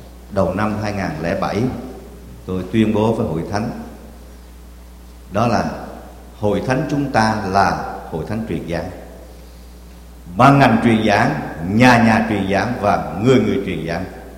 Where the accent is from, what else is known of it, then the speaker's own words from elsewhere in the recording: Quang Nam, Vietnam; now in Southern Vietnam; Vì tôi là hầu vị Chúa trong Nam nhưng mà gốc là ở Quảng Nam Đà Nẵng.